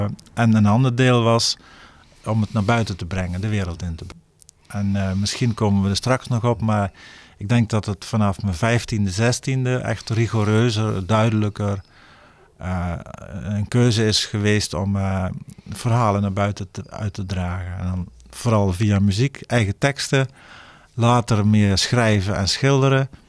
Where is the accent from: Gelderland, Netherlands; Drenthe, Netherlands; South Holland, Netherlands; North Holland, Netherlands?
Gelderland, Netherlands; Ik ben geboren in de Betuwe, in een heel klein dorpje. In de tijd dat er nog geen snelweg dwars doorheen liep. En lagere school ook daar zo.